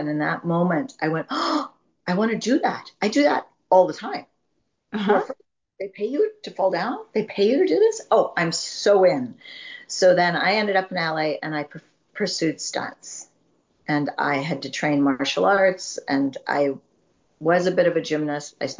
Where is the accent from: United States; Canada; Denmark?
Canada; Well, I grew up in the Rocky Mountains in Canada, and my father was a top level athlete.